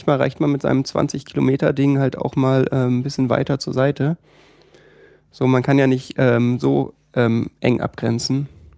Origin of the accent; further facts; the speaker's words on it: Berlin, Germany; nee, ich bin hier in Berlin geboren.